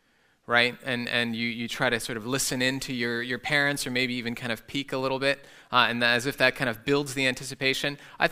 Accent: Germany; when I was about 12, 13 years old, some of you know my dad, and that I grew up in Germany.

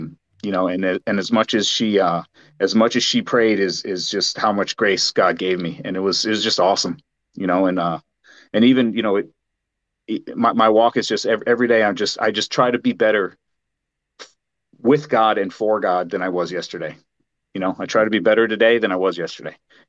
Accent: New England, United States; I'm from the New England area originally, and I grew up Catholic

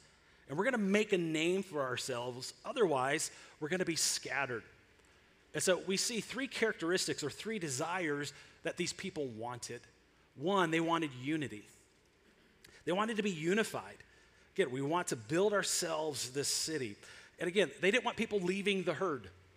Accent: Michigan, United States; Those of you who know, I grew up in Michigan. I am a Wolverine.

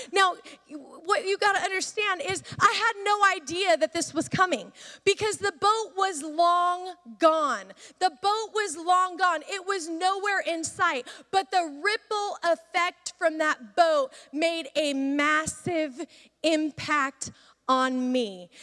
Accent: Pacific Northwest, United States; Well, my family and I grew up in the Northwest, and growing up in the Northwest, during the winter, we were skiing on the mountains.

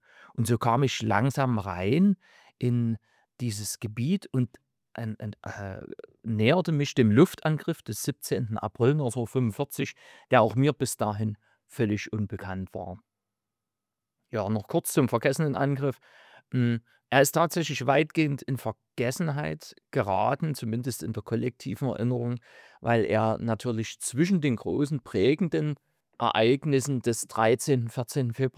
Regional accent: Kreischa, Saxony, Germany; Ich bin Jahrgang 77 und in meinen 20er Jahren, also in den 90er Jahren, habe ich sehr gern für unser Amtsblatt meiner Heimatgemeinde Kreischa die Rubrik Heimatgeschichte geschrieben.

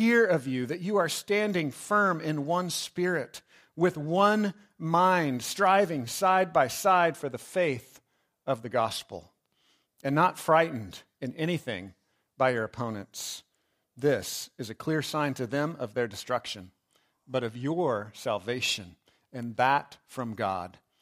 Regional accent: Texas, United States; And I joke, I am proud to be Texan. I love that I grew up in Texas, right?

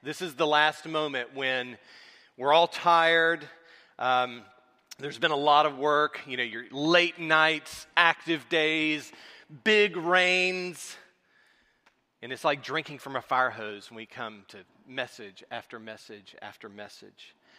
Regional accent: Georgia, United States; accent: South Georgia; But in my South Georgia accent at the time, I was singing this.

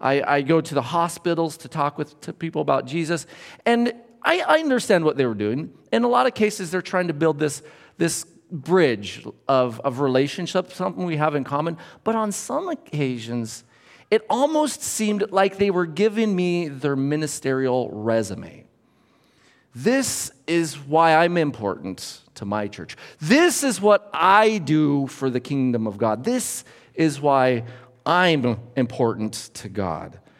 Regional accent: United States; And I'd tell them, I'm from the United States.

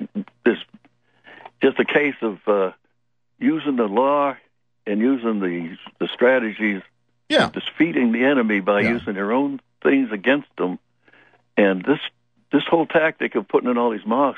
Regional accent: Normandy, France; And they're my ancestors. I come from Normandy.

